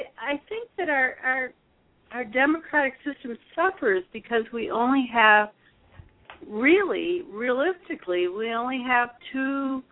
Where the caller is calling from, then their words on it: Trumansburg, New York, United States; Trumansburg, New York.